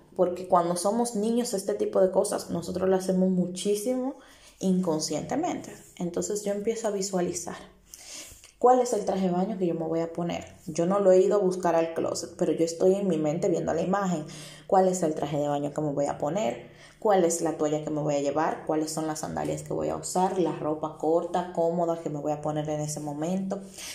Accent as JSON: {"language": "Spanish", "region": "Puerto Plata", "country": "Dominican Republic", "tie": "born or raised there", "said": "Santiago es un pueblo, un lugar de mi país que no tiene playas, pero está mi pueblo, que es Puerto Plata, que está muy cercano a Santiago y sí tiene playa."}